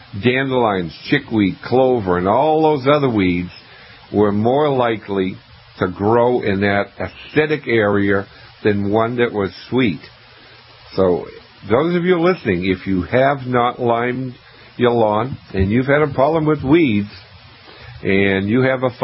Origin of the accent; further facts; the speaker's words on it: New England, United States; So I'm from New England. So when the Red Sox come to Fenway Park in Boston and play their first game, I go outside and I cut back all of my roses.